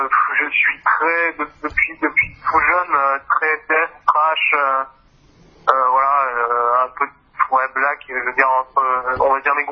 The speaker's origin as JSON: {"language": "French", "town": "Lyon", "region": "Auvergne-Rhône-Alpes", "country": "France", "said": "Donc on est de Lyon, on est de la scène lyonnaise"}